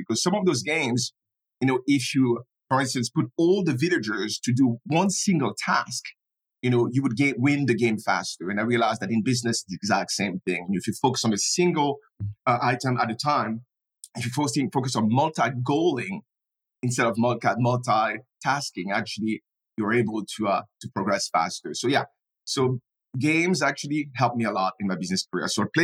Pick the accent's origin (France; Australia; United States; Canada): France; so growing up in France was a lot of fun, was exciting.